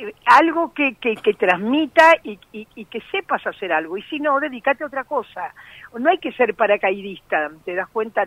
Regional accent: Rosario, Santa Fe, Argentina; now in Buenos Aires, Argentina; Y ahora me dediqué al teatro, vine a Buenos Aires. Eso fue en Rosario, porque soy rosarina.

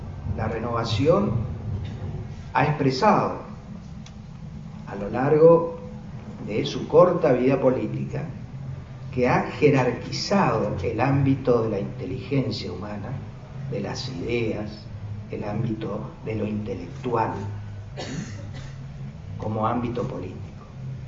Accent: Argentina

